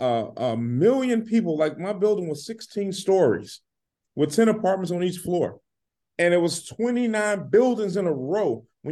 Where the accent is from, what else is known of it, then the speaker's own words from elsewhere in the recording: Chicago, Illinois, United States; four of us growing up in Robert Taylor housing, I was more fearful of her than the gangs, than the dope, anything.